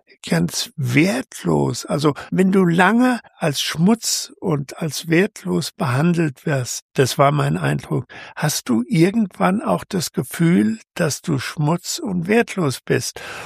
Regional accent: Turkey; now in Germany; dass ich mit Schulklassen meine Erlebnisse als Türke im deutschen Alltag nachgespielt habe.

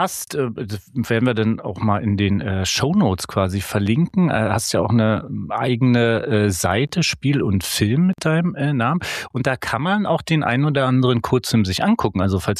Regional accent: Berlin, Germany; ich bin ja aus Friedrichshagen, sozusagen Köpenick

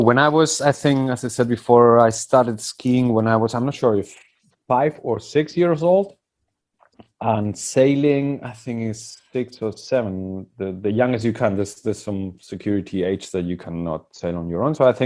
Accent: Basque Country, Spain; born there; English is a second language; So I was born in the Basque Country 42 years ago in 1978.

